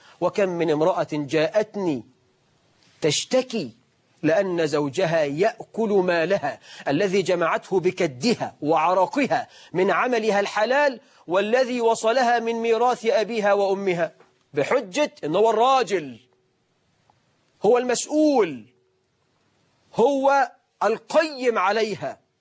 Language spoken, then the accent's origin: Arabic; Egypt; واحنا عندنا في مصر 12 مليون عانس تخطوا سن 35